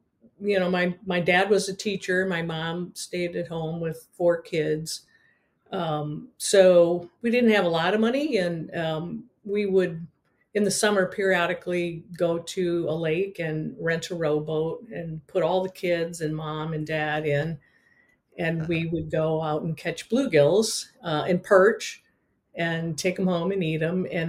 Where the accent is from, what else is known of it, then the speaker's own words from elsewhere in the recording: Saline, Michigan, United States; I grew up in a very small town, Saline, just south of Ann Arbor, Michigan. And it was truly a tiny town at that time with one traffic light. It was a farming town